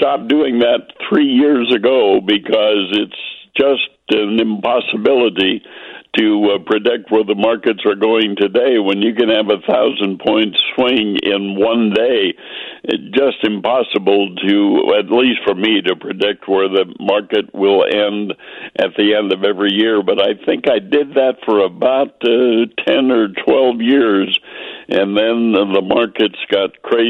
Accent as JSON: {"language": "English", "region": "Wisconsin", "country": "United States", "tie": "born or raised there", "said": "I grew up in Wisconsin"}